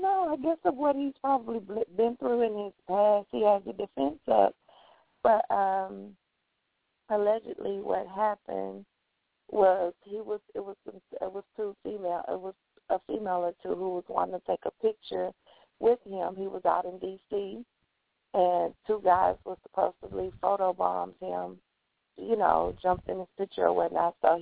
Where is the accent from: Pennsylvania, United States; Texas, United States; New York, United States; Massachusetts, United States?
Texas, United States; Houston; Because that's where I'm from. You know, I'm from Texas, so that's the only reason.